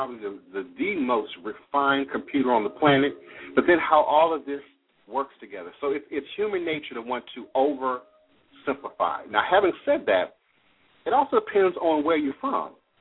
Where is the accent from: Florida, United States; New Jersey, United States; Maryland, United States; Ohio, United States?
Maryland, United States; Capitol Heights; I grew up in Capitol Heights, right across the street from Bradbury Heights.